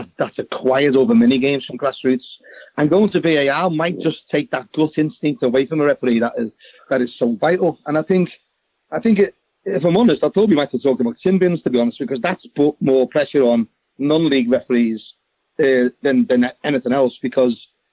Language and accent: English; Liverpool, North West England, United Kingdom; Being born and bred in Liverpool